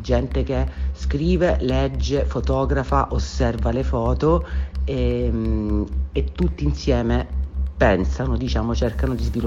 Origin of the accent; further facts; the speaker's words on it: Reggio Calabria, Calabria, Italy; siamo di Reggio Calabria, in quanto di Reggio Calabria siamo abitanti della città dello Stretto